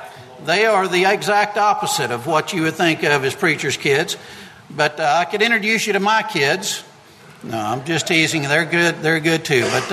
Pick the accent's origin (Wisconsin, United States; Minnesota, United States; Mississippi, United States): Mississippi, United States; now in Texas, United States; although I enjoy and am all Texan at this point, I did grow up, I was born and raised in Mississippi